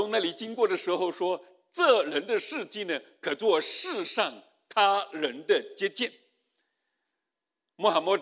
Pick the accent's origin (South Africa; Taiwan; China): China; Fujian; 那我在这个福建农村长大的过程当中呢，家里发生过很多的悲剧哈。